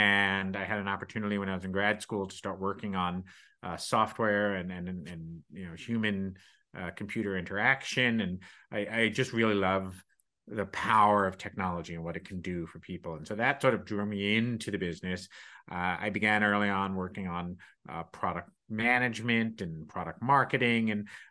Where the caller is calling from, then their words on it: Connecticut, United States; I am in my home in the quiet corner of Connecticut, northeastern Connecticut, literally 4 miles from the Massachusetts border.